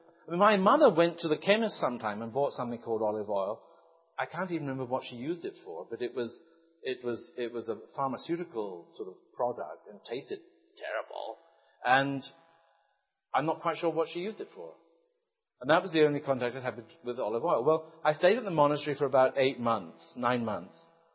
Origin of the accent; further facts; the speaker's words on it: England, United Kingdom; I grew up in England, and when I grew up, I think wine was not a common drink apart from very special occasions. And I grew up in a non-alcohol drinking family anyway.